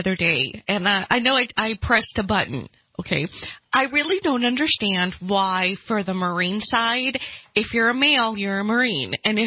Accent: Brazil; now in United States; I'm foreign born. Okay, I'm technically Hispanic, even though I'm from Brazil.

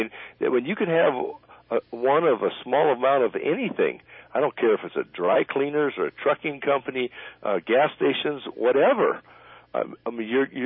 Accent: Phoenix, Arizona, United States; Phoenix, Arizona. Born in Phoenix, World War II parents.

